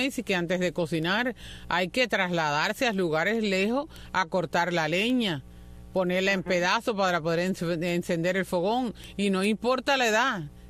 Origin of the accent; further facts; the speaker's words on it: Río Blanco, Las Tunas, Cuba; born there; soy del campo, nací en Río Blanco, en la carretera de Puerto Padre, de las Tunas Puerto Padre